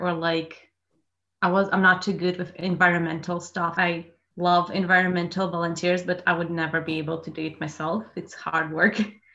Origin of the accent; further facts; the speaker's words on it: Latvia; English is a second language; now in Northern Ireland, United Kingdom; I'm from Latvia. And yes, I've graduated from economics and I'm here now in Northern Ireland for like a gap year.